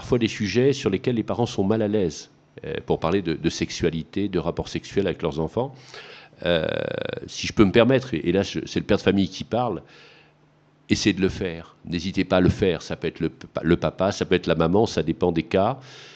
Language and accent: French; Provence-Alpes-Côte d'Azur, France; même si ce n'est pas chez nous, dans les Alpes-de-Haute-Provence, même si ce n'est pas chez nous en France